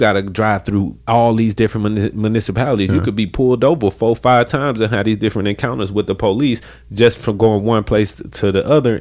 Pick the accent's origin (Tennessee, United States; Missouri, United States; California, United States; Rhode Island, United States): Missouri, United States; St. Louis; it was all along what we seen as growing up in St. Louis.